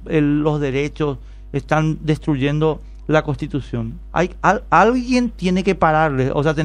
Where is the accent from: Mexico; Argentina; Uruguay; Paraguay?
Paraguay; estoy hablándote ya como paraguayo, como ciudadano